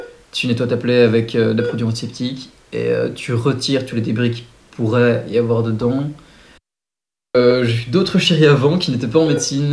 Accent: Rwanda; il me demande d'où je viens et là je lui dis je viens du Rwanda.

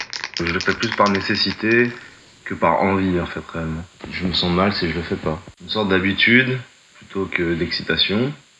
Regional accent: Sèvres, Île-de-France, France; moved away as an adult; now in Brussels, Belgium; j'ai 30 ans, je viens de Sèvres dans les Hauts-de-Seine et j'habite à Bruxelles depuis 2 ans.

